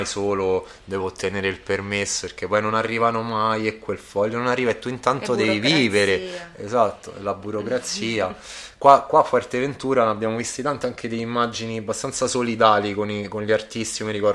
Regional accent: Rome, Lazio, Italy; Io sono di Roma, anche a Roma, soprattutto negli ultimi 20 anni

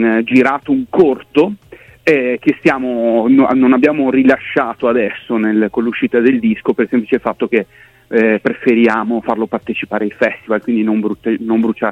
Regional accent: Schio, Veneto, Italy; Siamo di Schio, una cittadina di 40.000 anime in provincia di Vicenza.

